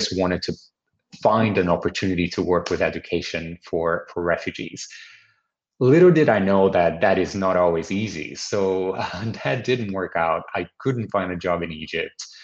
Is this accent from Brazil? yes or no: yes; Brazil; now in Lisbon, Portugal; I'm originally from Brazil.